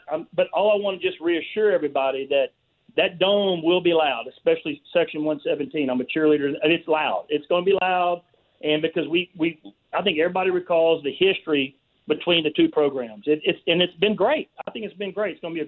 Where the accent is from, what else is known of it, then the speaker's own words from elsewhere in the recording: Sulphur, Louisiana, United States; I'm from Sulphur, Louisiana, but still a season ticket holder since the 90s.